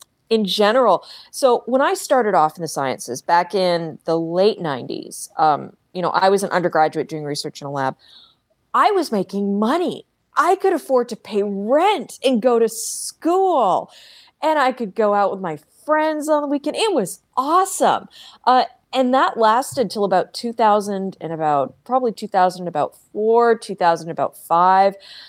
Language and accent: English; Ontario, Canada; I'm originally from Ontario